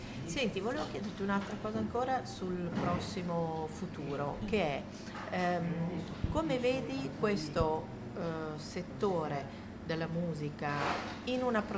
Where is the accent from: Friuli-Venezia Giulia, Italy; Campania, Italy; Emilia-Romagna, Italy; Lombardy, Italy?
Lombardy, Italy; Milan; io da milanese che ancora mi interrogo su Milano